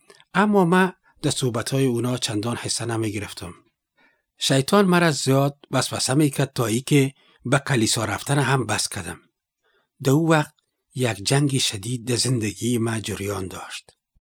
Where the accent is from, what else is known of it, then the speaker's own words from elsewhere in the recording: Afghanistan; now in Delhi, India; من از افغانستان هستم. مدت چند سال است که در هندوستان در شهر دیلی باعث مهاجر زندگی میکنم.